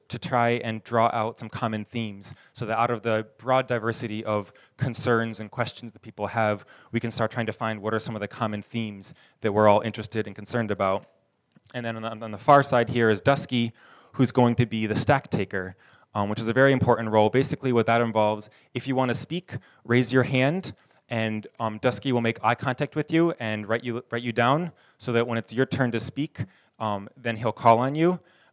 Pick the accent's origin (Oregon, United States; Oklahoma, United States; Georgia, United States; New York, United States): New York, United States; I grew up around here on Seneca Lake. I've been away from home on and off for the past 6 years